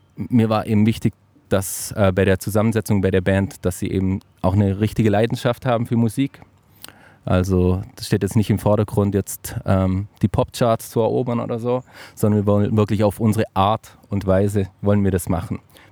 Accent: Baden-Württemberg, Germany; ich komme ja aus der Gegend, in Friedrichshafen ist ja immer die Tuning World jedes Jahr

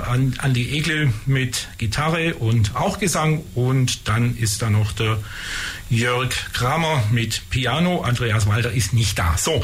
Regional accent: Herrlingen, Baden-Württemberg, Germany; also ich komme aus Herrlingen

